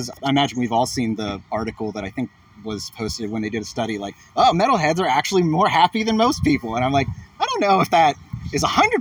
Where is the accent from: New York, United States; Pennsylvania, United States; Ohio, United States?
Pennsylvania, United States; there was a festival in my hometown in Pennsylvania